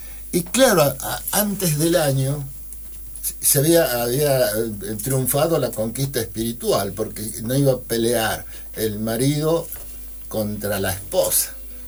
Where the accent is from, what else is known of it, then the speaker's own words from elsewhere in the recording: Argentina; born there; mi adolescencia en la llanura total. No había una loma, no había nada. Yo nací en la costa del río Quinto, en el último fortín.